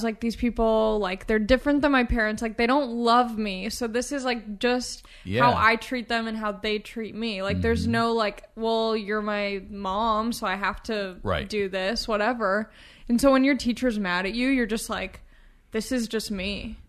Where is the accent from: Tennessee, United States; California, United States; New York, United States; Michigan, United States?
California, United States; Long Beach; I'm from Long Beach, California.